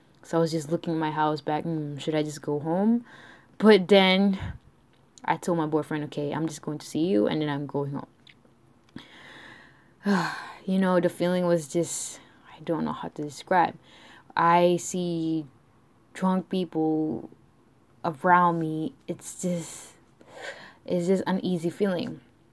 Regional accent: Malaysia; I was raised in Malaysia, and I was born there. My family practiced Islam

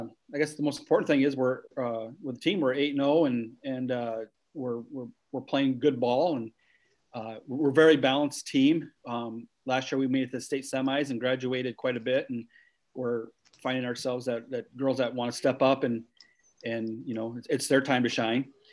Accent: Dyke, Iowa, United States; Yeah, well, you know, I was born the fifth out of seven kids in Dyke, Iowa. Grew up on a farm, and there was all nine of us in one house at the same time at one point.

